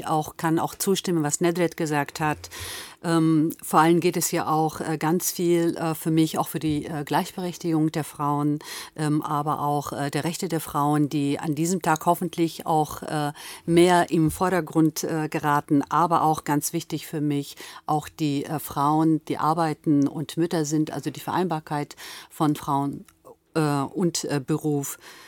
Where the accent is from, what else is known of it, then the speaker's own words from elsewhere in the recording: Turkey; now in Germany; ich komme aus der Türkei, bin aber griechisch-orthodox, getauft.